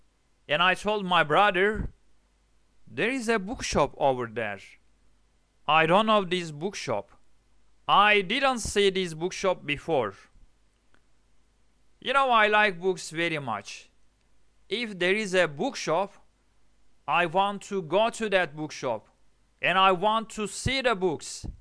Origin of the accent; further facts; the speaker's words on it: Diyarbakır, Diyarbakır Province, Turkey; I'm not a tourist. I am from Diyarbakır, but I am an English teacher.